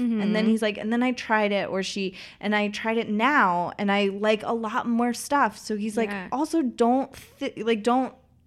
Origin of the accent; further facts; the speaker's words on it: Knoxville, Tennessee, United States; Yeah, I used to rank restaurants in my hometown by their chicken fingers.